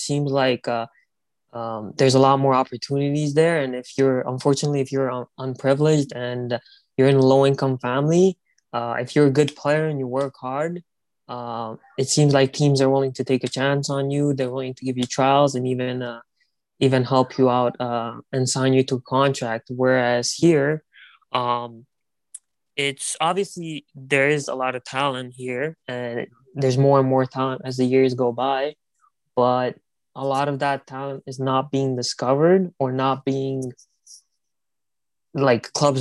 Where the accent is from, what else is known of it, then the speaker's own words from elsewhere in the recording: Mississauga, Ontario, Canada; I grew up here in Canada in Mississauga.